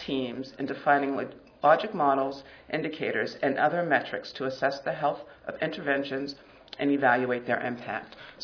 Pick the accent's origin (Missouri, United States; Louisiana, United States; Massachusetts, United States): Massachusetts, United States; our last presenter this morning is from my home state of Massachusetts.